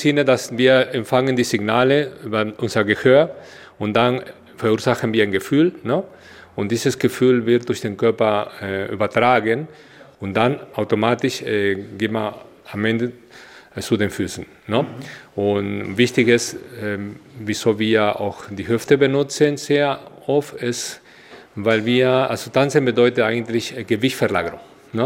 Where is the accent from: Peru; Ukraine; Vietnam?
Peru; now in Germany; Ich komme aus Peru und lebe schon über 30 Jahre in Deutschland.